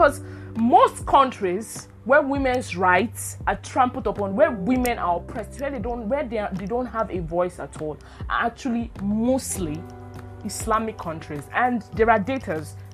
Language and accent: English; Port Harcourt, Rivers, Nigeria; now in Lagos, Nigeria; I coming to Lagos, and then, okay, I grew up in Port Harcourt